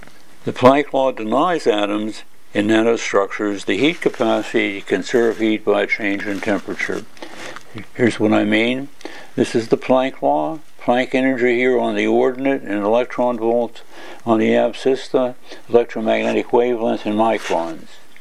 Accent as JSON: {"language": "English", "country": "United States", "lives_now": "Berlin, Germany", "said": "I'm an American living in Berlin"}